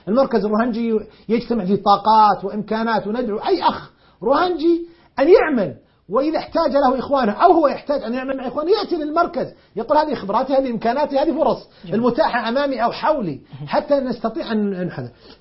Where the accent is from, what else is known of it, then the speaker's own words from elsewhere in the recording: Saudi Arabia; كل الحكومات والجامعات والمؤسسات عندنا في المملكة العربية السعودية